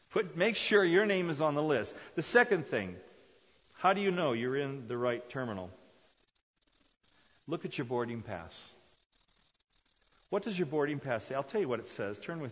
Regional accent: South Korea; now in United States; I remember as a kid growing up in Korea, everybody wanted to live in America.

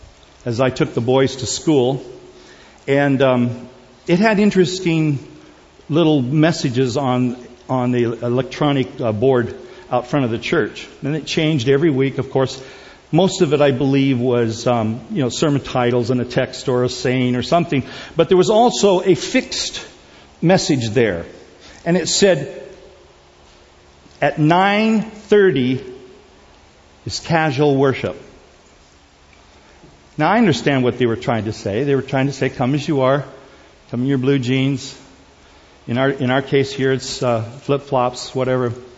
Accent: South Korea; I remember growing up in Korea as a kid

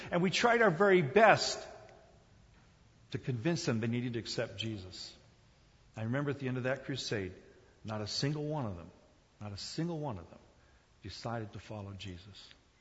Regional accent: South Korea; And so I grew up on the Sawdust Trail, as they call it. In Korea, though, it wasn't sawdust.

